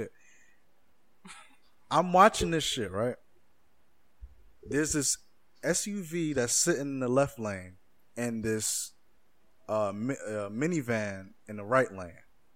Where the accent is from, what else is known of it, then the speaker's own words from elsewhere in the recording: New York, United States; Like, I thought New York drivers was crazy. Like, I thought we was cra